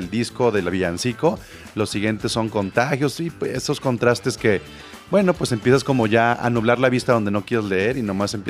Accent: Mexico; es un estigma que cargamos como mexicanos y especialmente hombres mexicanos

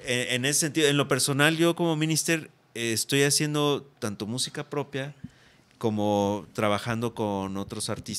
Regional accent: Guadalajara, Jalisco, Mexico; Pero yo vengo de Guadalajara

